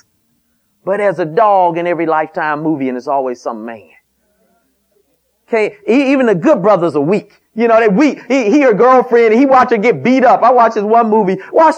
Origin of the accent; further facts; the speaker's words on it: Detroit, Michigan, United States; I'm from Detroit, so fur coats work in Detroit. It's cold up there.